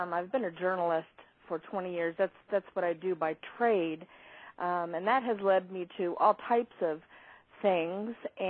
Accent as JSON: {"language": "English", "town": "Fairfield", "region": "California", "country": "United States", "tie": "born or raised there", "said": "I was born and raised here in Fairfield, California, which is home to Travis Air Force Base."}